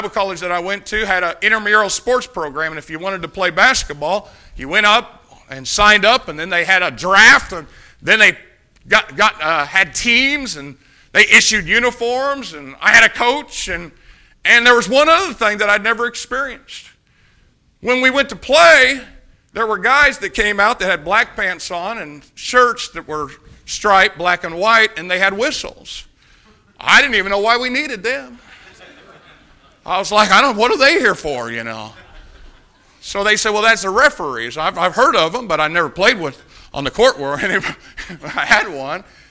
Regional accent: United States; When I grew up here in Greene County, one of the things we did a lot in Greene County

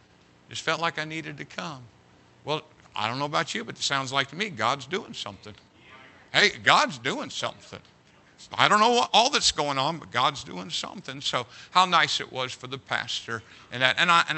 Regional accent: Indiana, United States; I'm from Indiana.

